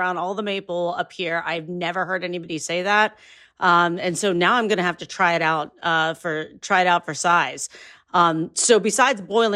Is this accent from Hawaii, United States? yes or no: no; Ohio, United States; Now, since I come from Ohio maple country, we have doubled the Ohio maple on this episode.